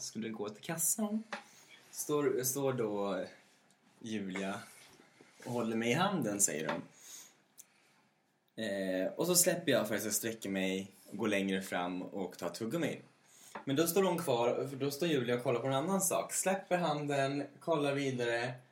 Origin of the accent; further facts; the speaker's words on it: Austria; Jag är ju från Österrike.